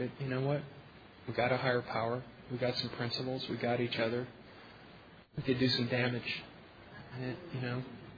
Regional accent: Albuquerque, New Mexico, United States; from Albuquerque.

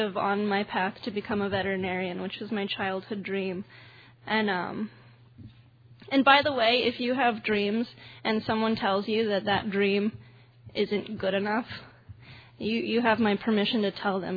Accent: Albuquerque, New Mexico, United States; So I'm from Albuquerque, New Mexico. And I love the Southwest.

